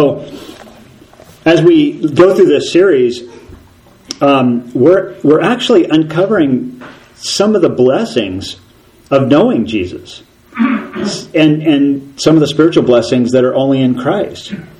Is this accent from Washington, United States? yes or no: yes; Washington, United States; growing up in Washington, I would have never prayed for rain. Ever.